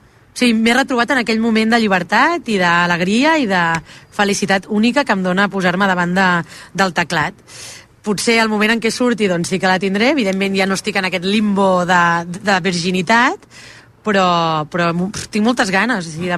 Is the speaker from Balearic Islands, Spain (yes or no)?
no; Barcelona, Catalonia, Spain; soc de Barcelona